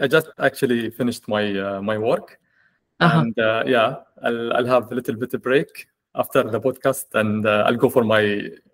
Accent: Ras Al Khaimah, United Arab Emirates; English is a second language; I am Emirati, born and raised in Ras Al Khaimah, working in Abu Dhabi. I'm 37 years old. And married, I have four kids.

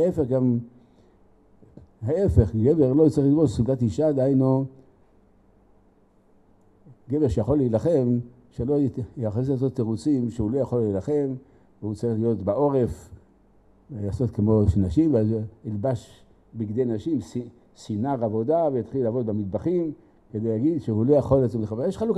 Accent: Jerusalem, Jerusalem District, Israel; אותה בילדותי עדיין בירושלים הייתה תחנת חמורים וסוסים במרכז העיר.

